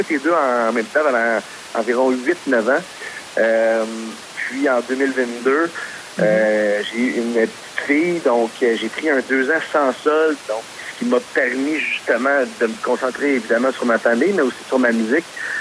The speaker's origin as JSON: {"language": "French", "town": "Berthierville", "region": "Quebec", "country": "Canada", "tie": "born or raised there", "said": "Moi, dans le fond, je viens de Berthierville, donc j'ai toujours habité là."}